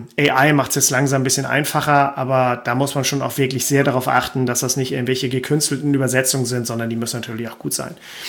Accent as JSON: {"language": "German", "region": "Schleswig-Holstein", "country": "Germany", "tie": "born or raised there", "said": "habe alles weggebracht zu den Leuten, damals in Schleswig-Holstein, meine Heimat."}